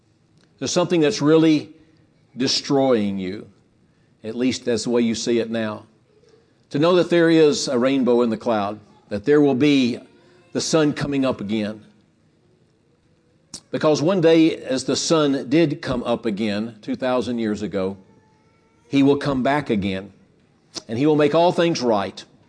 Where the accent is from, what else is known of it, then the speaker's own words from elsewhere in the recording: Tennessee, United States; if you think of what happened last Tuesday with the tornadoes that were in Tennessee, my home state